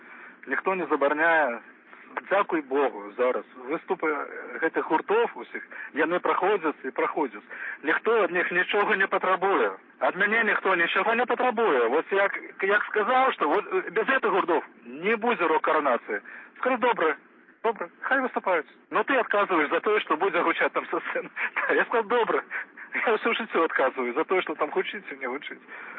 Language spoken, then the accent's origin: Russian; Russia; now in Belarus; Хотя я еще раз подкреслю, что я русский человек из России. Мое походження, кореню в России.